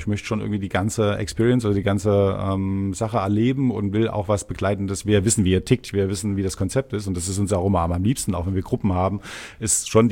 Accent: Zwickau, Saxony, Germany; Sachsen, ja. Zwickau, genau.

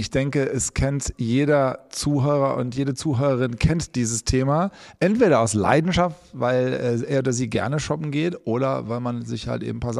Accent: Cologne, North Rhine-Westphalia, Germany; Heute melden wir uns aus Köln, aus Gölle. Das ist meine alte Heimat übrigens.

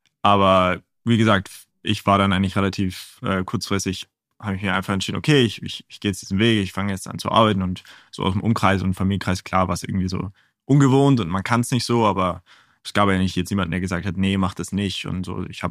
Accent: Bavaria, Germany; Ursprünglich geboren in München oder ein bisschen so nördlich von München Richtung Freising raus. Mhm. Also wirklich so eher so auf dem Land groß geworden eigentlich

